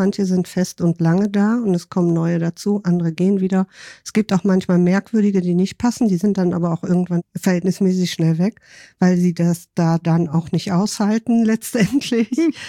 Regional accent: Rhineland, Germany; now in Hamburg, Germany; Ich komme aus dem Rheinland und habe dann dort in Hamburg hier dann mit einem Mann gelebt

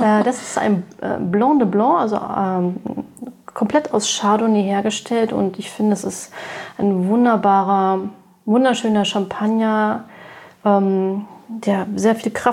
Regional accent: Berlin, Germany; born there; ich bin 45 Jahre alt, gebürtige Berlinerin

